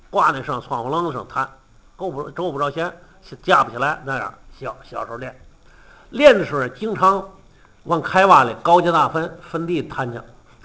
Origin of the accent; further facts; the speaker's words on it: Jinghai, Tianjin, China; 我老家静海县老家静海县，在老家农村的时候呢，没有这个京东大鼓。